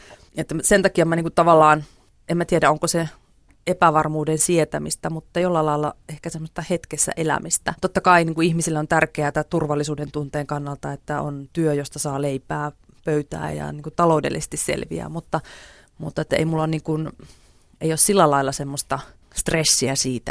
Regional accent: Jyväskylä, Central Finland, Finland; born there; Mut mä oon oikeasti syntynyt Jyväskylässä.

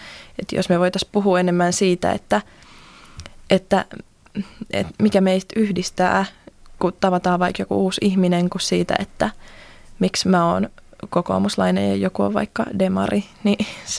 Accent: Hyvinkää, Uusimaa, Finland; mä oon Hyvinkäältä kotoisin, mä oon niin kuin mun isä ja isoisä on asunut Hyvinkäällä, eli pitkän linjan hyvinkääläisiä, mutta kyllä mulle niin kuin toi Uusimaa on koti.

